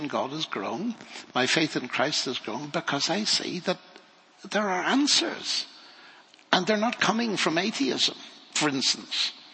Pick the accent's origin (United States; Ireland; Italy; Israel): Ireland; growing up in Ireland has certain disadvantages.